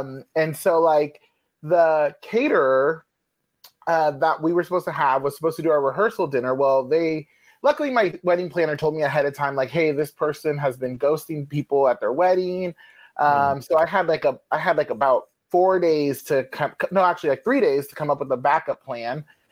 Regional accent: California, United States; Like, I grew up in the Bay, and so, you know, I grew up with, like, the 49ers.

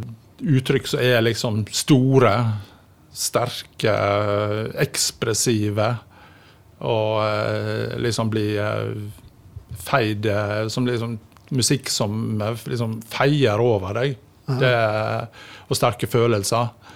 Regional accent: Husnes, Vestland, Norway; hjemme på Husnes, der jeg vokste opp den gangen.

